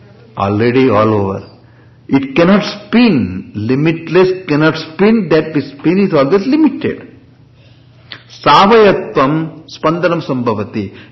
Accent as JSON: {"language": "English", "region": "South India", "country": "India", "said": "I'm from South, understand."}